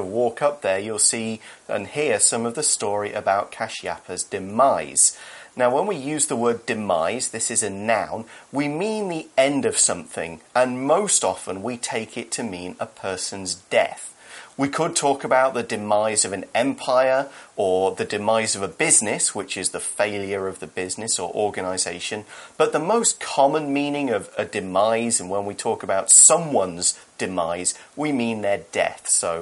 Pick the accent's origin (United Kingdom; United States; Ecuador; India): United Kingdom; So here's an example from my home country. Buckingham Palace in London